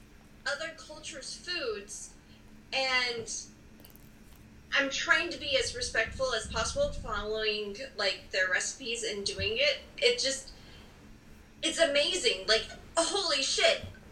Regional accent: Nevada, United States; I am a white lady. I am from Northern Nevada, and there's great Mexican food in Nevada

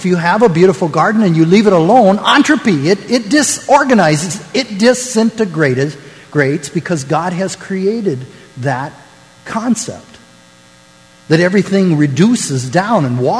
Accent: Nebraska, United States; he was from Nebraska. I'm from Nebraska.

